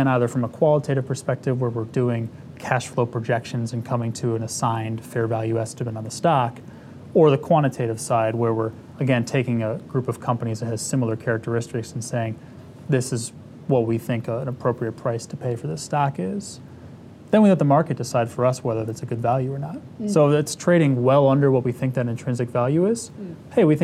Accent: Detroit, Michigan, United States; I'm from Detroit. I grew up in a GM family.

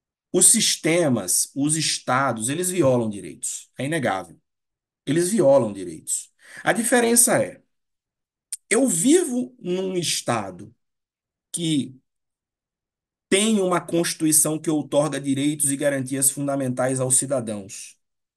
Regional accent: Brazil; Obviamente, sendo brasileiro, me trouxe também, veio a curiosidade, na verdade, de me aprofundar no sistema da ditadura militar do Brasil

